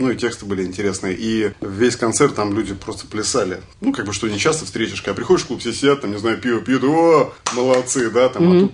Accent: Moscow, Russia; Ну, сами мы из Москвы, и не знаю, почему нас тянет на окраину.

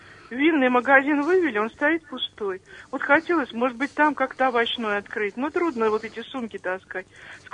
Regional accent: Ramenskoye, Moscow Oblast, Russia; Я вот сама коренной житель Раменского.

